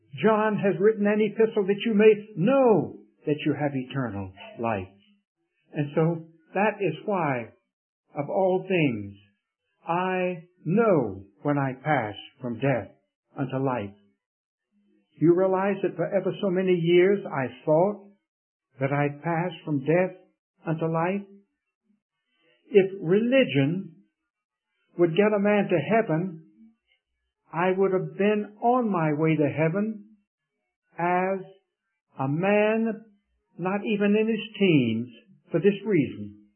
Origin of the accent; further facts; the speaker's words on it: Raleigh, North Carolina, United States; I was brought up in Raleigh at the old gospel chapel there